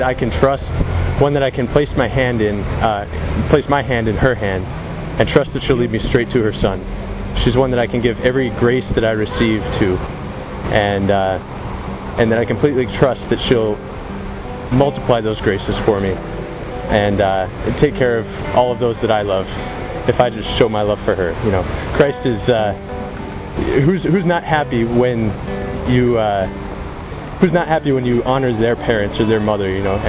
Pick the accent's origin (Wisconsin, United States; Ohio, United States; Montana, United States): Montana, United States; I'm 24, I'm from Montana in the United States.